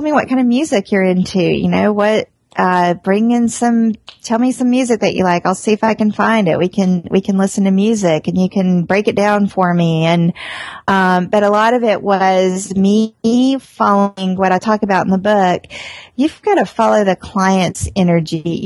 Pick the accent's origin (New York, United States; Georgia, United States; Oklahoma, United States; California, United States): Georgia, United States; Atlanta; So, you know, I'm from the South, so I grew up in Atlanta. And I come from a long line of animated storytellers.